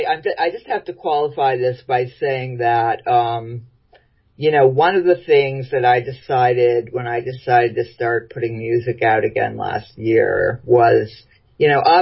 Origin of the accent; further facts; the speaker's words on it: Florida, United States; Well, you know, my sister, I grew up mostly in Florida, and my sister had a guitar.